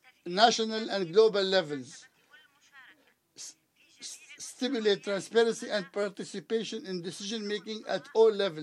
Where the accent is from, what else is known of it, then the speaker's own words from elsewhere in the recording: Yemen; I am from Yemen, and I represent the Arab Sisters Forum for Human Rights